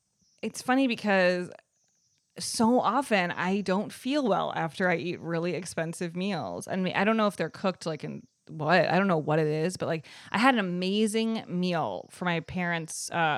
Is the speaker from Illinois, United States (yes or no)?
yes; Evanston, Illinois, United States; Evanston, Illinois, right outside of Chicago.